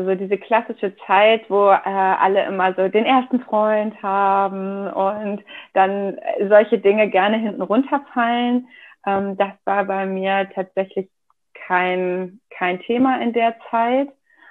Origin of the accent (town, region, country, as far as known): Schleswig-Holstein, Germany; born or raised there